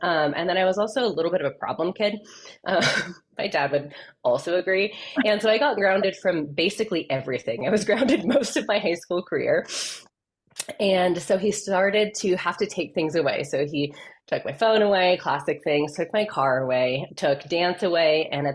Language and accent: English; Flagstaff, Arizona, United States; living in Flagstaff, growing up in Flagstaff, and now it's where I currently live, which we'll talk about.